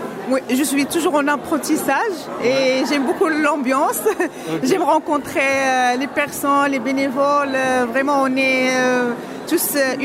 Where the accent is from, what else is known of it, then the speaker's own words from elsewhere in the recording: Morocco; French is a second language; also born or lived in Italy; Alors, moi, j'ai appris le français dans mon pays d'origine, au Maroc.